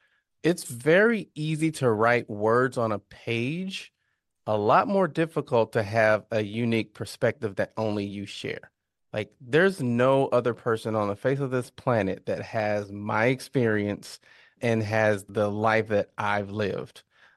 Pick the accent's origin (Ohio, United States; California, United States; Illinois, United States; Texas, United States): Illinois, United States; Mounds; So my hometown, Mounds, Illinois, is cool because it's located right at the edge of Illinois. So it borders Kentucky and it borders Missouri.